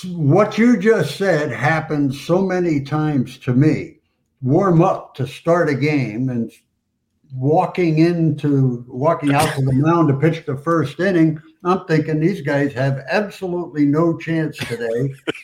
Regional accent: Hialeah, Florida, United States; So I grew up in Hialeah, Florida, went to Hialeah High School

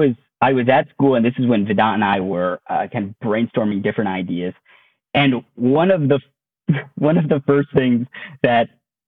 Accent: Connecticut, United States; So I grew up in Connecticut. My whole family lives there. And then I went to school at University of Maryland.

